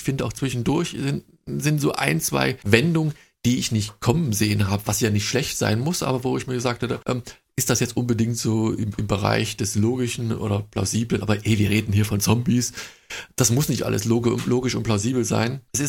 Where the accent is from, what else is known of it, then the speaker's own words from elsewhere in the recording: Saxony, Germany; das muss ich als Sachse sagen